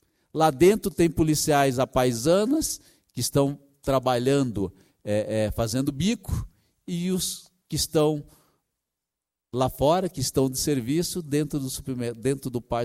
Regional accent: Curitiba, Paraná, Brazil; Eu sou de uma cidade, sou da cidade de Curitiba, estado do Paraná

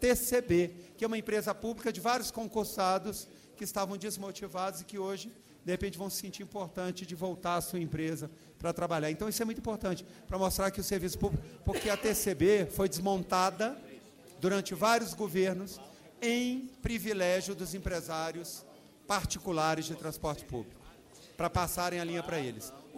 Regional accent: Minas Gerais, Brazil; e como bom mineiro que sou, Eu nunca vou para o embate

